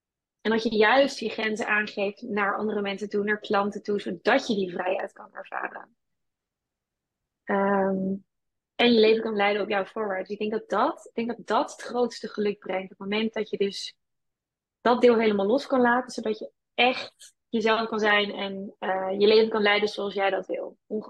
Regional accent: Netherlands; Wij als Nederlanders hebben heel vaak, hoe ik het ervaar, het idee dat we dus ook rust en ontspanning moeten verdienen.

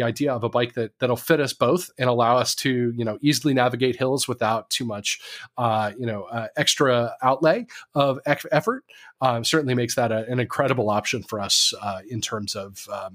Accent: Davis, California, United States; I grew up in a cycling community. I grew up in Davis, California, and where everybody bikes everywhere for every reason.

